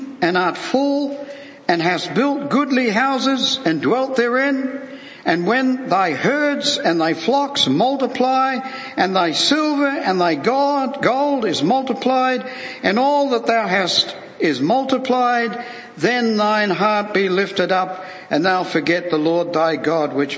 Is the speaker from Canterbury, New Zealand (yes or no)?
yes; Christchurch, Canterbury, New Zealand; when I was growing up in Christchurch, New Zealand, which was the place where they had those massive earthquakes, and nearly 300 people lost their lives